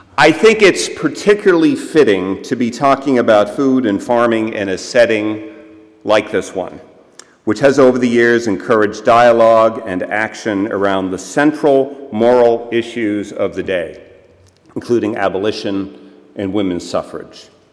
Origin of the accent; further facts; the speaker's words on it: Nantucket, Massachusetts, United States; also born or lived in Boston; I grew up on Nantucket Island, which is true, but as a young boy, I lived in suburban Boston.